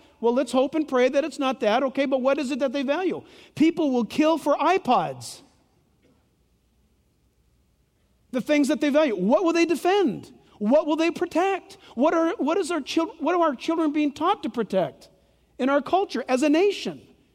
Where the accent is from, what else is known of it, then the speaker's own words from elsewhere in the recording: United States; I'm an American.